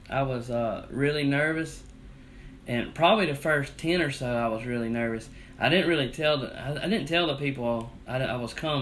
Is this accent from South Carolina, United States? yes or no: yes; South Carolina, United States; Well, I grew up in the South, you know, South Carolina native and all that.